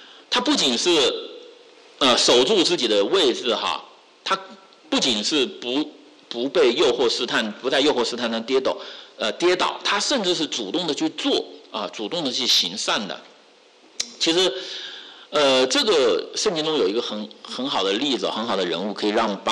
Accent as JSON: {"language": "Chinese", "country": "China", "tie": "born or raised there", "said": "你像我小时候啊，小时候在中国大陆，那个资源非常非常紧张啊"}